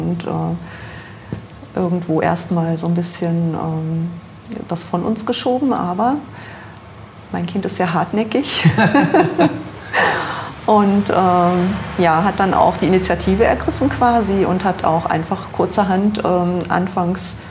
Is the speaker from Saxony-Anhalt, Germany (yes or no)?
yes; Saxony-Anhalt, Germany; moved away; aufgewachsen bin ich in der Nähe von Magdeburg. Dann sind wir 1990 umgezogen, der Guido, mein Mann und ich, nach Düsseldorf